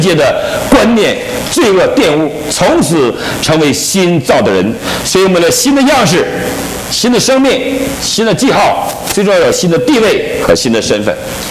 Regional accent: Northeast China, China; 糠秕就是我们东北人呐，放枕头里炫那个东西

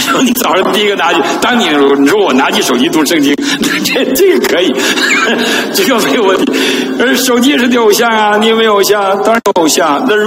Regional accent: Northeast China, China; 那这对我们东北人很大挑战。东北人吃血肠，你知道我小时候就吃，最爱吃血肠。

